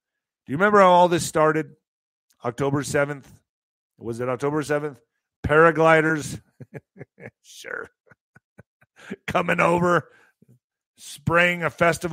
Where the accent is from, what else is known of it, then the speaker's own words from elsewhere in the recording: El Paso, Texas, United States; also born or lived in Ciudad Juárez, Mexico; First of all, I grew up in El Paso. I grew up in Juarez. I grew up in Ciudad Juarez and El Paso. I'm a border boy. I've grown up on both sides.